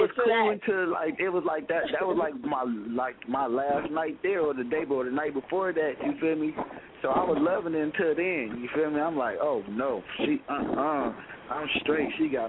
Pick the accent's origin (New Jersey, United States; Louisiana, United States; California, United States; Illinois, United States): California, United States; And then I'm way from Cali, and you got me way out here.